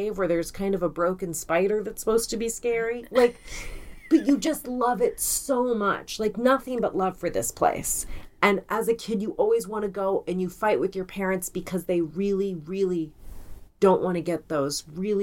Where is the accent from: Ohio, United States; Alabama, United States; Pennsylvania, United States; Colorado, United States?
Colorado, United States; I grew up in Colorado, as you know.